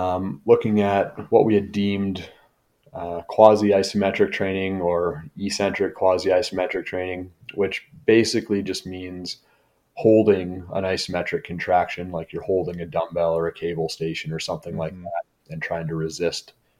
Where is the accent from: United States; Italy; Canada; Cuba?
Canada; So as a Canadian, I'm not used to paying a ton of money for university.